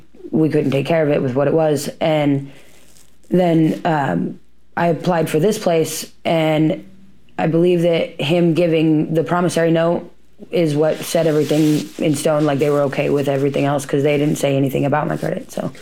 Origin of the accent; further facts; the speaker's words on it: Oregon, United States; born there; I was born in Central Oregon, and about 14 is when I became homeless.